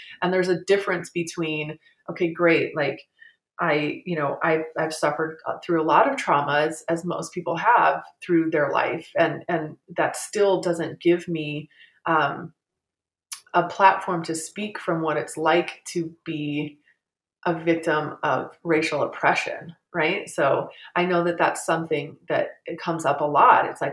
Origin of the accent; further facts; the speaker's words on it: Hungary; first language Hungarian; English is a second language; to identify my roots, which was in Eastern Europe, you know, in Hungary. You know, I mean, it was my first language.